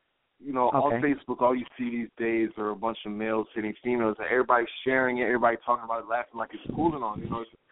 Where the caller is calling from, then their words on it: Chicago, Illinois, United States; I'm calling from Chicago.